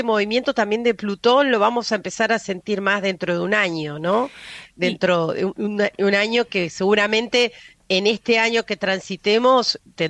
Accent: Argentina; Nos lleva a poder a sincerarnos, ¿no? Como ciudadanos argentinos

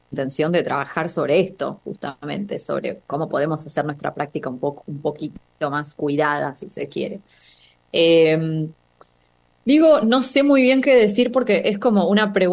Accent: Buenos Aires, Argentina; now in London, United Kingdom; nací en Argentina y no sé lo que es nacer en Japón. O no sé, o sea, fui criada en Argentina, en Buenos Aires, y no sé lo que es ser criado acá en Londres, donde vivo

